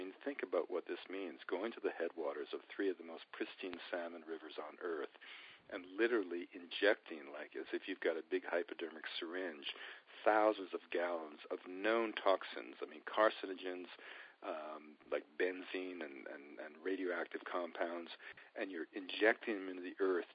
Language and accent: English; Canada; I was raised in Canada to believe those valleys are just rock